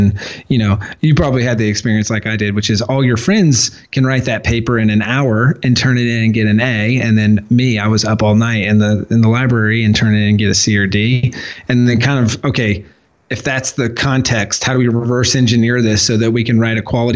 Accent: Walhalla, South Carolina, United States; I'm originally from Walhalla, South Carolina, a small town in the middle of nowhere, C-level English student

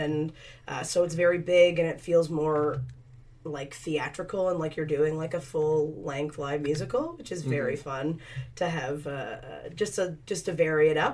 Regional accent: East Coast, United States; Yeah, I'm from the East Coast, and we do like dinner theater there.

